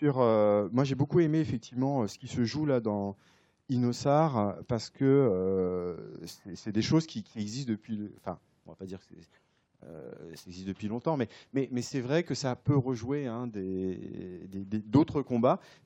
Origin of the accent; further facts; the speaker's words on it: France; Je suis français, donc forcément, quand je travaille sur Madagascar ou le Mozambique